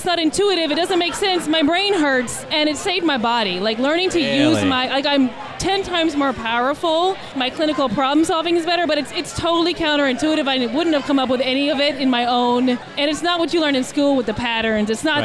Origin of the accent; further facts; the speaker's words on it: Portland, Oregon, United States; now in Washington, United States; I'm originally from Portland, Oregon.